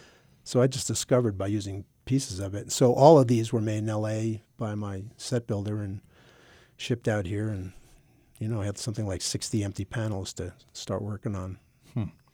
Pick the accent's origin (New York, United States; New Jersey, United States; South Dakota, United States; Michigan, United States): New Jersey, United States; I grew up in New Jersey.